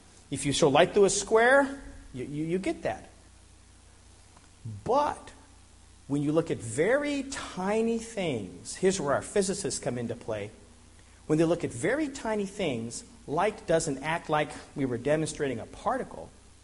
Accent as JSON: {"language": "English", "town": "Denver", "region": "Colorado", "country": "United States", "tie": "born or raised there", "said": "I grew up in Denver, and kind of a favorite field trip was to go down to the Denver Mint."}